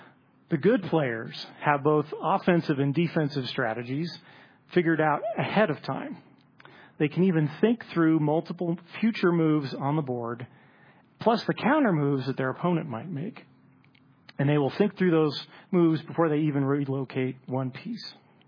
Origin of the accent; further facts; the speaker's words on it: Los Angeles, California, United States; Overall, 1984 was kind of a fun year to be a kid growing up in Los Angeles where I did.